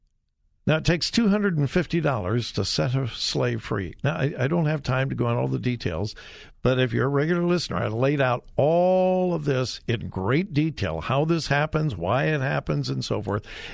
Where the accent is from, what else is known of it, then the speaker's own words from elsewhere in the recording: Westerville, Ohio, United States; Westerville, that's my hometown.